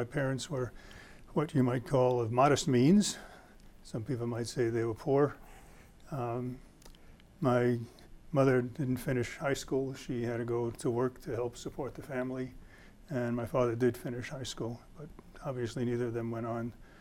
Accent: Long Beach, New York, United States; also born or lived in Brooklyn; I was born in Brooklyn, borough of New York City, April 21st, 1942. And we moved from there. I was the only child. And we moved from there when I was about five to Long Beach, New York, part of the south shore of Long Island.

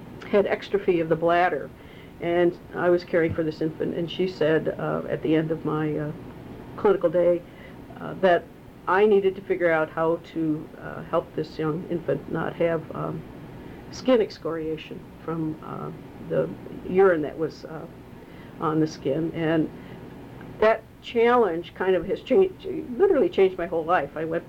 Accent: Gary, Indiana, United States; born there; I was born in Gary, Indiana on September 10th, 1941.

